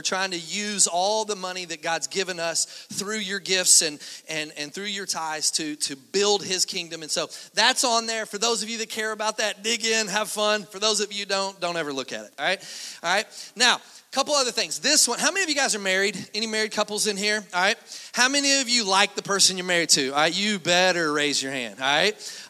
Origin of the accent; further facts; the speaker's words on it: Kentucky, United States; Sorry. I'm from Kentucky. We say Kroger's.